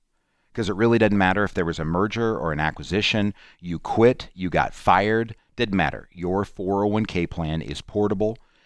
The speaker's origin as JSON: {"language": "English", "region": "Indiana", "country": "United States", "said": "We come from the Muncie Anderson area."}